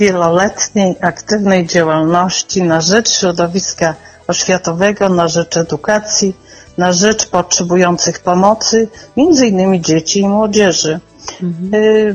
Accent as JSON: {"language": "Polish", "town": "Rzeszów", "region": "Subcarpathian Voivodeship", "country": "Poland", "tie": "born or raised there", "said": "Urodziłam się w Rzeszowie, mieszkam w Rzeszowie. Jedyny przełom było 3 lata pracy nad morzem."}